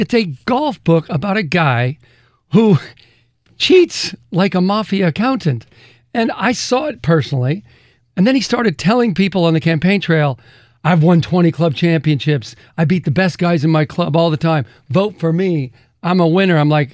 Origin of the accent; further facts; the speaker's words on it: Denver, Colorado, United States; they want to fire him in my hometown of Denver.